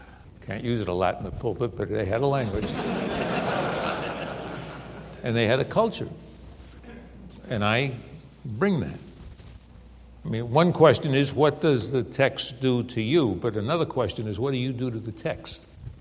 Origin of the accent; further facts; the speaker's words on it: New York, United States; Growing up in New York, I just believe everybody's depraved.